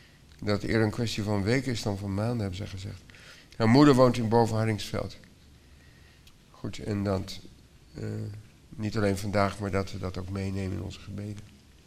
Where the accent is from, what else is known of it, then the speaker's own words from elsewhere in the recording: Delft, South Holland, Netherlands; En ook niet ritmisch, zoals op Urk doen en zoals Delft, waar ik vandaan kom.